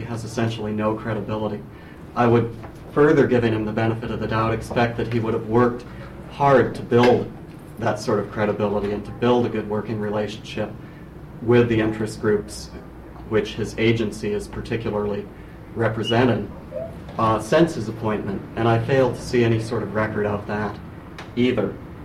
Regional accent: Juneau, Alaska, United States; from Juneau.

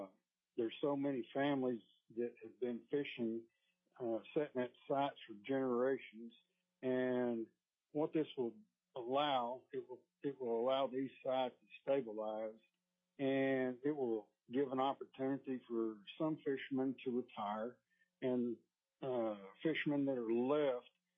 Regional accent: Kenai, Alaska, United States; I'm from Kenai.

